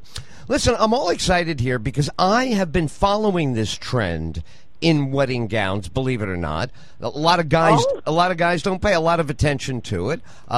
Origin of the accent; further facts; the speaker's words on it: New York City, New York, United States; Because I grew up in New York City, so I used to go down the Garment District.